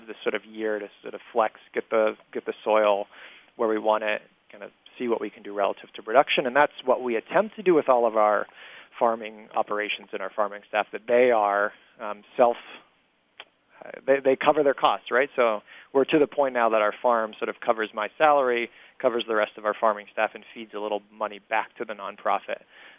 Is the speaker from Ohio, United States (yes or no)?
yes; Ohio, United States; I grew up in Ohio, so this is a possibility.